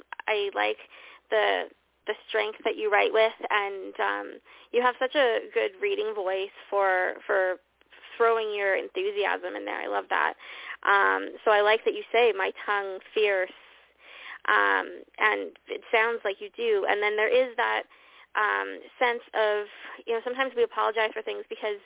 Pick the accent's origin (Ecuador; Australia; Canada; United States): Canada; People joke mm-hmm. that I'm too Canadian, so I apologize for absolutely everything.